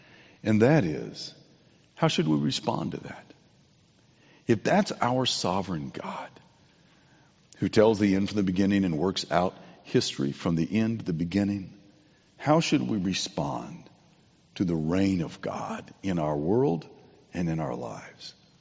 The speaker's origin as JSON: {"language": "English", "region": "California", "country": "United States", "tie": "born or raised there", "said": "When I was a boy growing up in Southern California, after Bible study on Wednesday night, we would go home"}